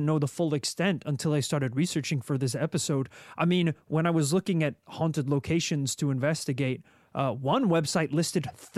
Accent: Savannah, Georgia, United States; born there; Even though I was born in Savannah, Georgia, you know, my knowledge about the place is a little bit limited.

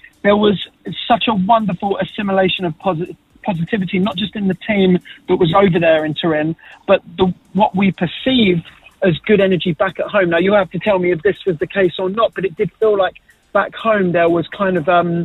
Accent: Maldon, East of England, United Kingdom; Well, I'm not anymore, but I grew up in Malden.

